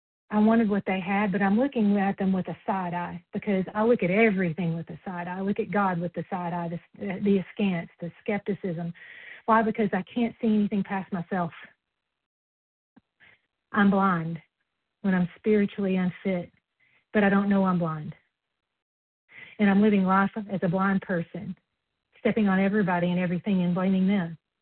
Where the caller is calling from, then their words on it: Tennessee, United States; Tennessee.